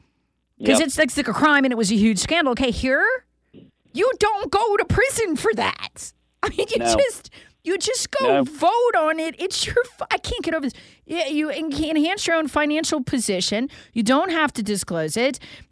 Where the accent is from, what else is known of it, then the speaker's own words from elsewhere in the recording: North Carolina, United States; Because I'm not from around here originally. I'm from North Carolina, right?